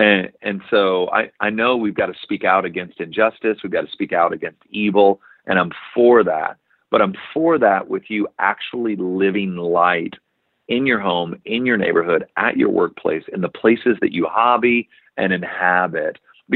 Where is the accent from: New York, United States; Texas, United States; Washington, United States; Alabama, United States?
Texas, United States; I'm from Texas, so that's why I had to say 30